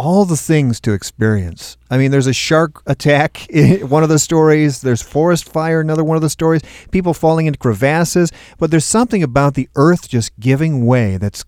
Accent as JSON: {"language": "English", "town": "Chicago", "region": "Illinois", "country": "United States", "tie": "born or raised there", "said": "You know, I grew up in Chicago, so I know what snow is about."}